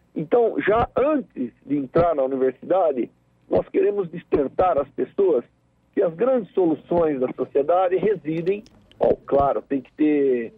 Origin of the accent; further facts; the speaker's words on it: Brazil; como brasileiro, a gente tem que sentir a obrigação de que não é interessante para a gente nenhum ponto fraco